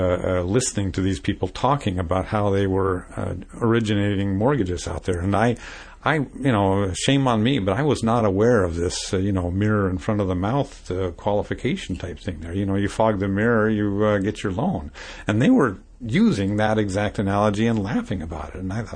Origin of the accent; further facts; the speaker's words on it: Norway; You know, I grew up in Norway, for example.